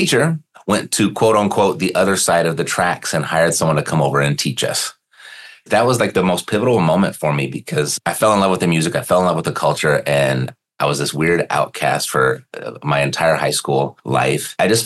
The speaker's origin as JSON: {"language": "English", "town": "Newport Beach", "region": "California", "country": "United States", "tie": "born or raised there", "said": "I was born and raised in Newport Beach, Irvine, California, and very much your lily white yuppie neighborhood at the time."}